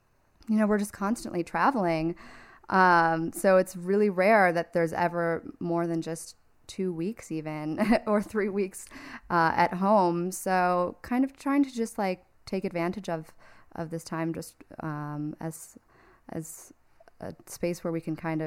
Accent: Detroit, Michigan, United States; And I grew up in Detroit where like … is everything, you know?

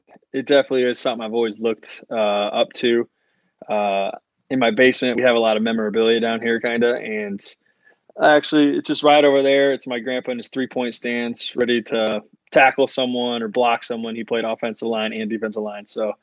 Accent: Iowa, United States; So we collect players that have gone to Iowa State University because we're from Iowa.

